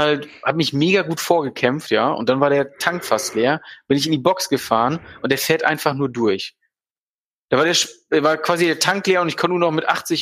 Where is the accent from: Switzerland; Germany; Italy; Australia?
Germany; Du musst ja auch mal meckern, ich bin Deutscher.